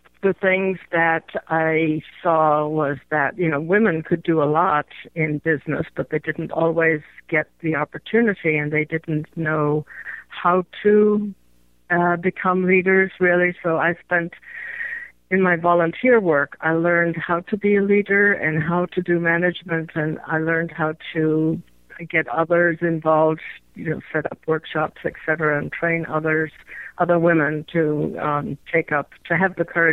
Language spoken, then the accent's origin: English; Ireland; also born or lived in England; Well, I was born in England, but very quickly my parents took me to Ireland, which is where I grew up. And so I consider myself Irish.